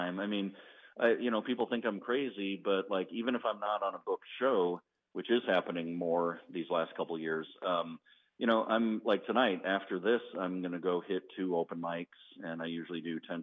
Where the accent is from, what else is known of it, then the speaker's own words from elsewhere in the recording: Marinette, Wisconsin, United States; Oh, I mean, definitely.